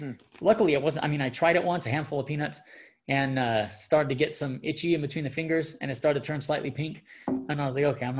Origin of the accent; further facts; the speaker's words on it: California, United States; I'm from California, not Texas, but I can get down on making a good brisket.